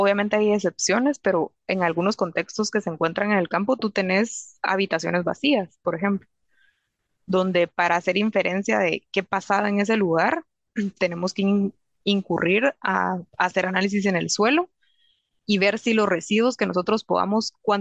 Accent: Guatemala; now in England, United Kingdom; como yo tenía 6 meses de vivir aquí en Inglaterra, mis uñas ya eran como europeas, pero mi pelo todavía tenía la dieta de Guatemala

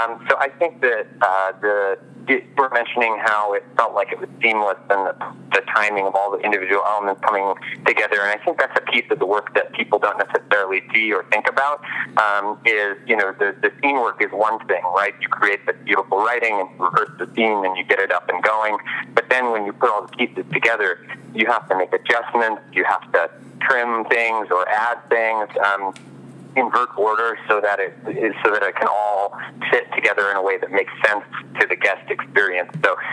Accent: Indiana, United States; also born or lived in Vermont / New England; now in California, United States; I grew up in mostly rural settings. I was born in Vermont. I was raised in southern Indiana. I lived all over secluded areas of New England before coming out to California.

